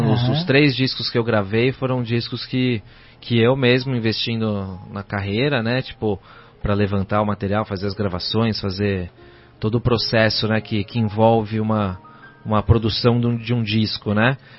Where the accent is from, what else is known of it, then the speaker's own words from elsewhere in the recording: São Paulo, Brazil; born there; Nasci em São Paulo